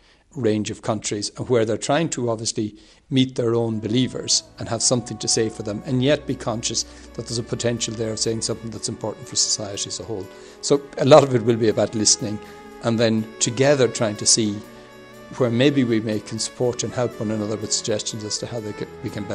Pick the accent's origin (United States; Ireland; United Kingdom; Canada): Ireland; I come from Ireland, we've been through a process there